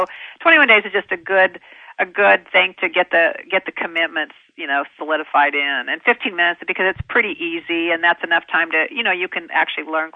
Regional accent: Kentucky, United States; born there; also born or lived in Colorado / California / Connecticut; I was born in Kentucky, and I've lived in all the states that begin with a C, not because I tried to.

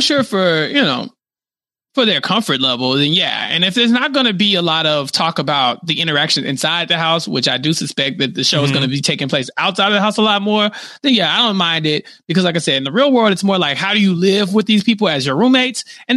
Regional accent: Texas, United States; I'm as a Texan, I don't know what that means. But there are moments where I see things that are probably Texan-esque, you know, and that I just don't realize it because I've been here my whole life.

